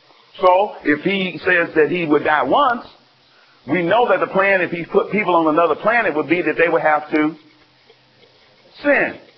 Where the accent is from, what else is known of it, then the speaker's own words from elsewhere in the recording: the South, United States; And everyone get upset at me because I'm from the South and like ribs.